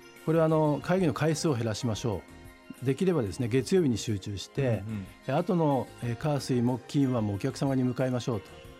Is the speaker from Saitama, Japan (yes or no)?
no; Moka, Tochigi, Japan; はい、私は栃木県の真岡市になります。